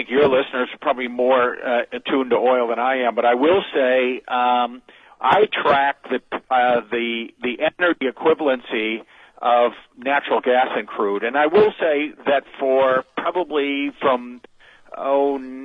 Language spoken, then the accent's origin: English; Chicago, Illinois, United States; He's from my hometown of Chicago.